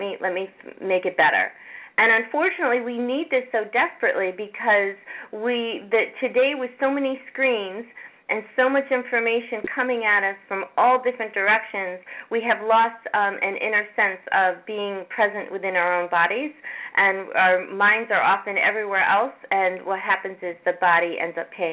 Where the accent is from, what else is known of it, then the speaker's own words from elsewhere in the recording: New York, United States; born there; Sure. Well, I was born here in the Capital District